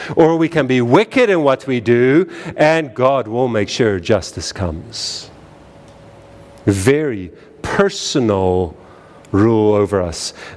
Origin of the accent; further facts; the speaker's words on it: Rhineland-Palatinate, Germany; I'm from the Eifel. We love thunder.